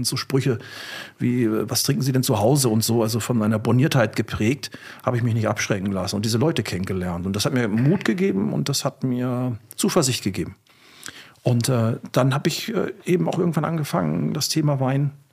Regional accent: Gütersloh, North Rhine-Westphalia, Germany; in den 80er Jahren in meiner Heimatstadt Gütersloh, also kulinarische Hochburg sozusagen von Deutschland

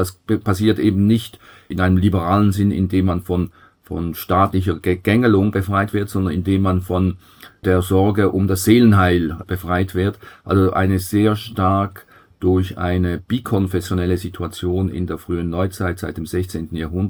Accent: Switzerland; Als Schweizer irgendwo neutral dazwischen würde ich sagen, dass die föderalistischen Reflexe in der Schweiz deutlich stärker sind als in Deutschland

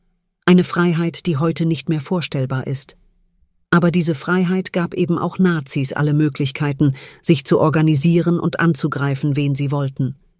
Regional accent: Chemnitz, Saxony, Germany; moved away; weshalb ich Anfang der 2000er Jahre meine Heimatstadt Chemnitz verließ.

